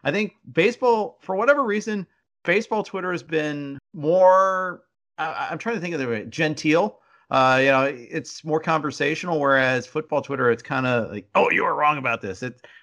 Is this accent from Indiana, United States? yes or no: yes; Indiana, United States; I'm actually a Bengals because I grew up in Indiana.